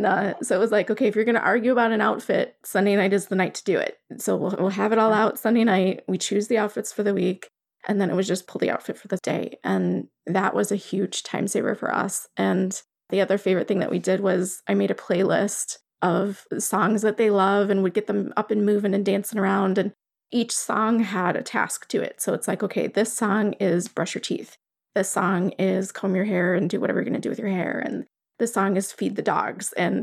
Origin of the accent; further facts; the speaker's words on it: Ireland; I'm Irish. I have a temper.